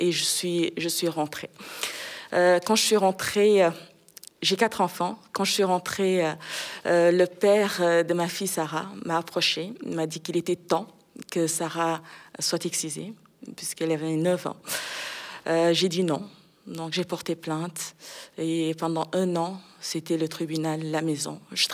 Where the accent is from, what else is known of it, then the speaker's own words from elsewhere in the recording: Mauritania; now in France; c'est comme ça qu'on a quitté la Mauritanie en août 2018 pour pouvoir protéger, mettre à l'abri les filles. Heureusement qu'aujourd'hui, on a nos papiers. Moi, je compte vraiment retourner d'ici 2 ans, voire 3 ans